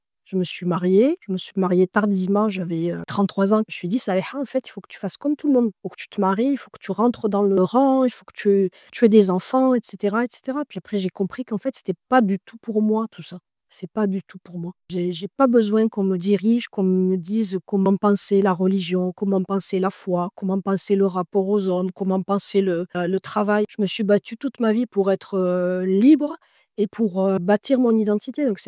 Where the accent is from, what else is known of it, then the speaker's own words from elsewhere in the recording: Albi, Occitanie, France; moi, je venais d'une petite ville d'Albi.